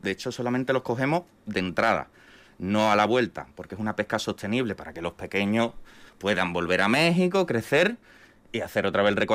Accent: Andalusia, Spain; en el Golfo de Cádiz, que es de donde yo soy, un poco pues barriendo para casa

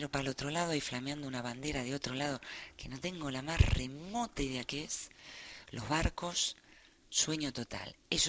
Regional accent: Argentina; Yo lo único que necesito es hablar como un argentino, que usamos la lengua, la cabeza, el corazón y el cuerpo.

